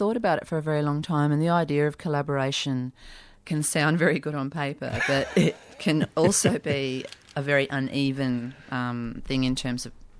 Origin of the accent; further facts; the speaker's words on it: Perth, Western Australia, Australia; born there; I was born in Perth.